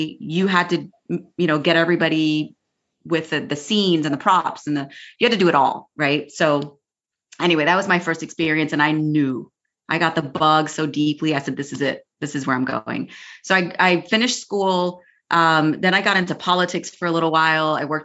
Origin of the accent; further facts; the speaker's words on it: Chicago, Illinois, United States; I'm from Chicago, born and raised, went to high school in Chicago, grammar school, the whole thing.